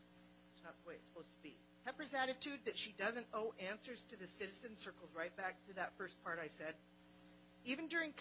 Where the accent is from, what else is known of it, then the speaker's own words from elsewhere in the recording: Montana, United States; Personally, maybe it's because I'm from Montana, but I could never live like that.